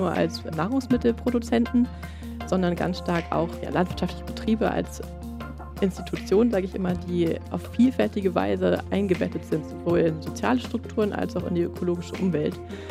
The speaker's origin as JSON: {"language": "German", "region": "Hamburg", "country": "Germany", "tie": "born or raised there", "said": "ich bin am Stadtrand von Hamburg groß geworden, war aber ganz viel auch immer ja, in ländlichen Räumen unterwegs, viel in Schleswig-Holstein, in den Ferien."}